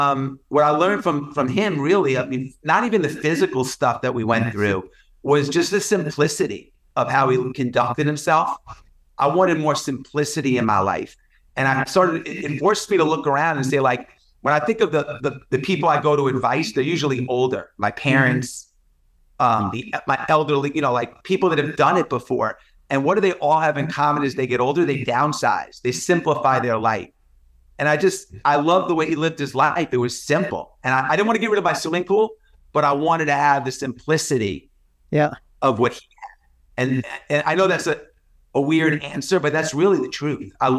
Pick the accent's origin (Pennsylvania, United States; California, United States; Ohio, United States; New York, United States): New York, United States; I grew up in New York in the 80s, right when hip hop was really exploding.